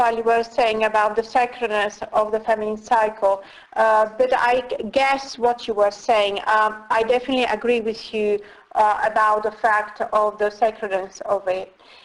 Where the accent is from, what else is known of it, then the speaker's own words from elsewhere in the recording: Italy; English is a second language; now in United Kingdom; I live in UK, I'm originally from Italy